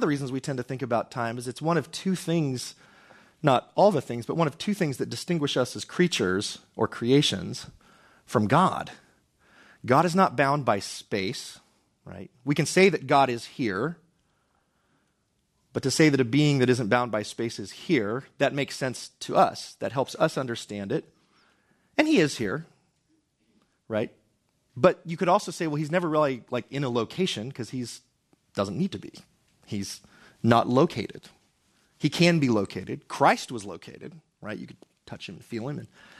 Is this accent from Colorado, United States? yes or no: yes; Pagosa Springs, Colorado, United States; Anyways, I'm from Pagosa. I left for college, and there were two stoplights.